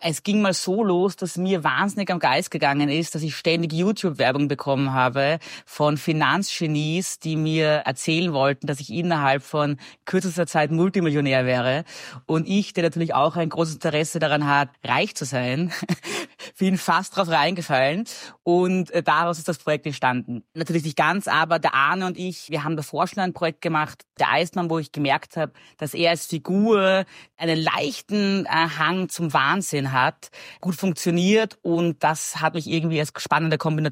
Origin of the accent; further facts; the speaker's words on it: Austria; Das habe ich noch nie gemacht als Österreicher.